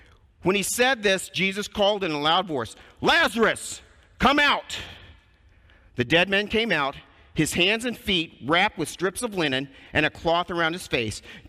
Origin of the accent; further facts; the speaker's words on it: Danville, Illinois, United States; I went back to my hometown of Danville, Illinois. Danville is in a bowl.